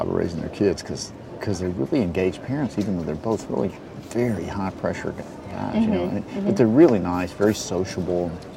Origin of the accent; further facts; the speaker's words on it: Tennessee, United States; Well, I'm from East Tennessee, in mountain state, in the mountain part of the state